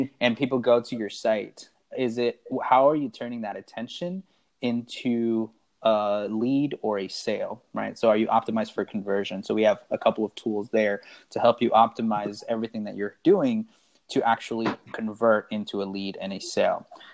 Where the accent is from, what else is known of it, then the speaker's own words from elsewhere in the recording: Seattle, Washington, United States; now in Los Angeles, United States; I grew up in the Seattle area, but I live in LA now.